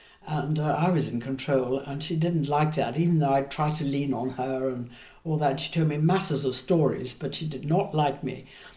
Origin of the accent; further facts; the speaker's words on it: Mexico; first language French; English is a second language; It's because I was brought up in Mexico, Spanish, my French mother, my first language